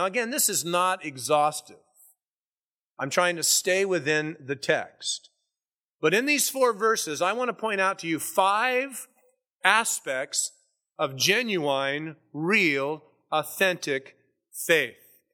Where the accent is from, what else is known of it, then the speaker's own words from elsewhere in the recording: United States; born there; Now, I'm born in the United States. I'm an American citizen. I have an American passport